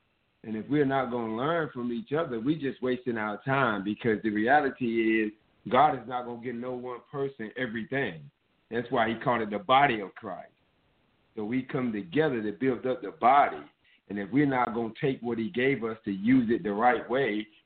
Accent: North Carolina, United States; You know, when I grew up in North Carolina, you know, everybody was teaching, the whole neighborhood.

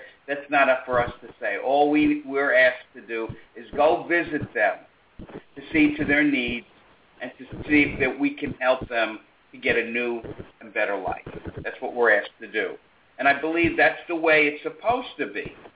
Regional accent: New York, United States; accent: New York; Alabama, I wonder what they think of my New York accent down there

